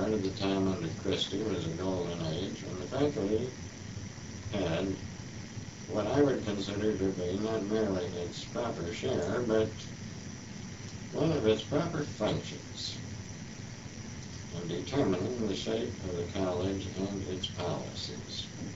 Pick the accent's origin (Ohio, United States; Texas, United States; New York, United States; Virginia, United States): Ohio, United States; I grew up on the Ohio Wesleyan campus. My father was pretty well along in years when I became aware of the campus.